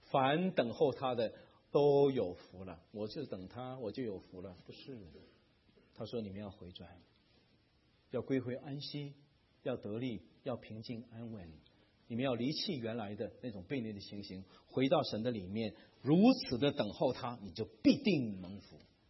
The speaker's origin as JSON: {"language": "Chinese", "country": "China", "said": "因为我是中国人，我非常的羡慕以色列人"}